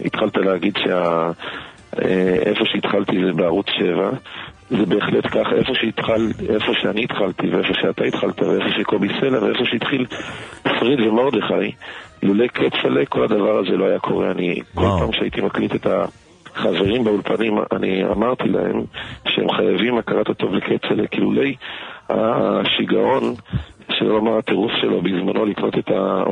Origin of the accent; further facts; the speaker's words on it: Haifa, Haifa District, Israel; אני גדלתי בחיפה של שנות ה-80-90